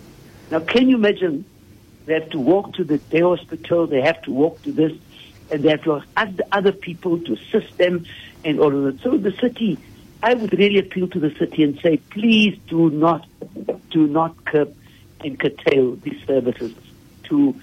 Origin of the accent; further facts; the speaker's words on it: Bishop Lavis, Western Cape, South Africa; now in Rondebosch, South Africa; But I come from Bishop Lavers.